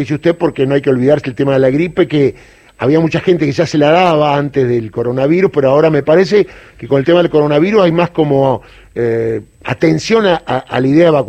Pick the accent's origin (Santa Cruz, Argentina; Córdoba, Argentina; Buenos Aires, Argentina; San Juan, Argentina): Buenos Aires, Argentina; soy de Capital